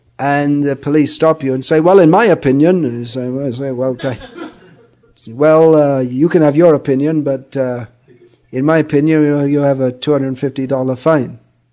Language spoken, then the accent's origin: English; England, United Kingdom; born there; And I was born in England, dysfunctional family, went to school, nothing in particular to say.